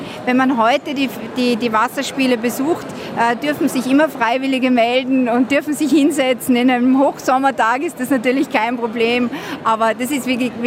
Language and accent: German; Salzburg, Austria; als Salzburger haben wir uns natürlich unheimlich gefreut